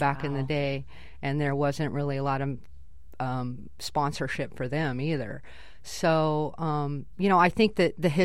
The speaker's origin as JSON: {"language": "English", "town": "Kauai", "region": "Hawaii", "country": "United States", "tie": "born or raised there", "said": "growing up on Kauai, you know, that you just live at the beach."}